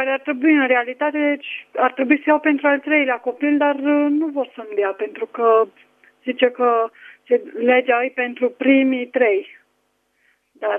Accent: Certej, Hunedoara County, Romania; Eu sunt din Certej.

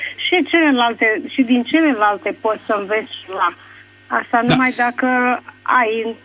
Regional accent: Bucharest, Romania; Sunt din București.

